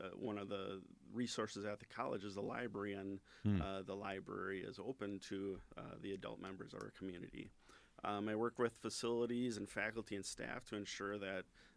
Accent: Fond du Lac, Wisconsin, United States; So originally I'm from Fond du Lac. I'm a transplant here for about the last 17 years.

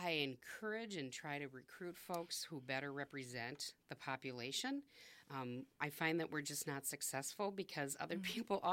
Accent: Racine, Wisconsin, United States; He and I share a lot of the same goals, both being from Racine and growing up in Racine.

